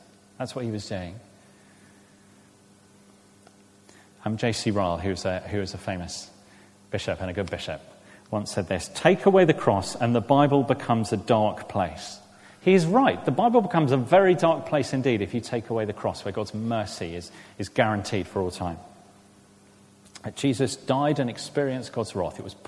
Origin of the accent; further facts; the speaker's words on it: United Kingdom; I know we're British